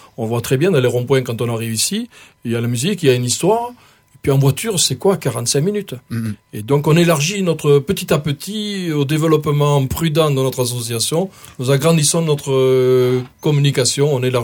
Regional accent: Occitanie, France; ce que nous appelons chez nous en Quercy, parce que le Quercy c'est assez vaste. Nous sommes dans le Quercy blanc, mais peu importe, nous sommes en Quercy

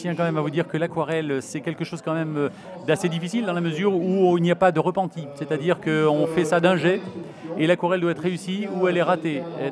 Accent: Occitanie, France; je suis originaire du Tarn-et-Garonne.

